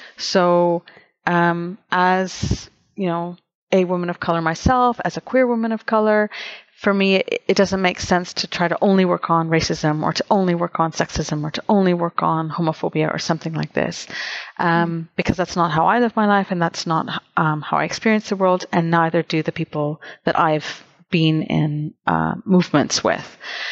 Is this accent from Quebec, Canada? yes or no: no; Toronto, Ontario, Canada; I grew up in Toronto in Canada